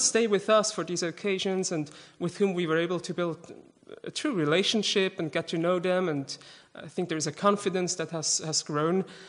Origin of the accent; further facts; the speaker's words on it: Switzerland; accent: Swiss; English is a second language; I hope my Swiss accent, which still is there despite all the teaching I receive with Stephanie, I hope my accent will not be too disturbing for you